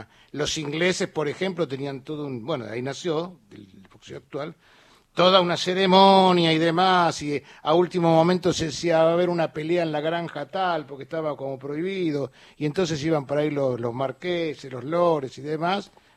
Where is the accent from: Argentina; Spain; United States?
Argentina; cómo somos argentinos